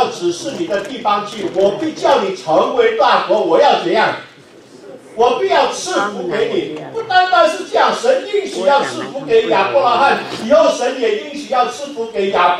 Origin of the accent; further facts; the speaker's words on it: China; 我们中国人的这个春节啊，过年啊，已经告一段落了